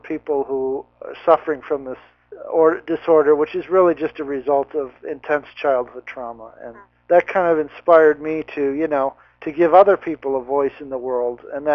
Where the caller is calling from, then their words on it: Ann Arbor, Michigan, United States; I'm speaking from Ann Arbor, Michigan